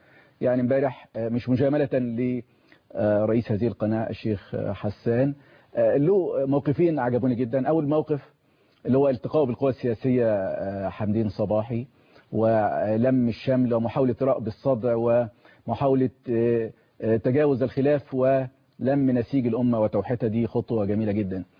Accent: Egypt; وطريقه الاكل احنا عندنا في مصر غريبه جدا

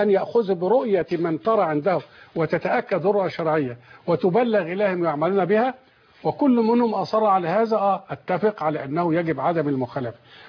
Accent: Egypt; وهذا هو المعمول به عندنا في مصر على سبيل المثال.

